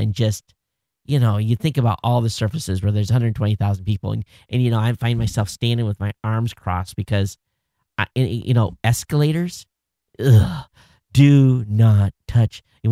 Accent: Gilbert, Arizona, United States; at least two people from Arizona listening since the last winter from Phoenix, and I'm from Gilbert.

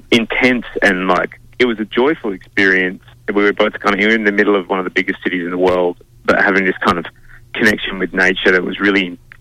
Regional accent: South Australia, Australia; I think I grew up in the Adelaide Hills.

